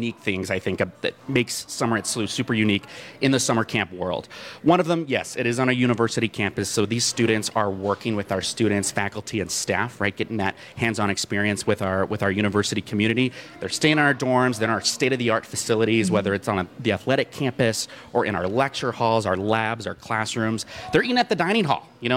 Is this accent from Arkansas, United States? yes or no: no; El Paso, Texas, United States; now in St. Louis, United States; So I'm from El Paso, Texas.